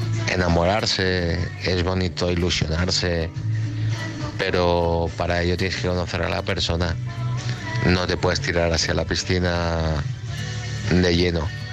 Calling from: Madrid, Community of Madrid, Spain; de Madrid.

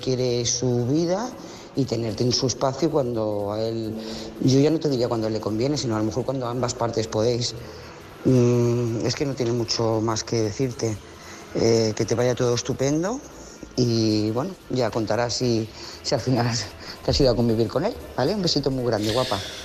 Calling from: Lloret de Mar, Catalonia, Spain; de Lloret de Mar.

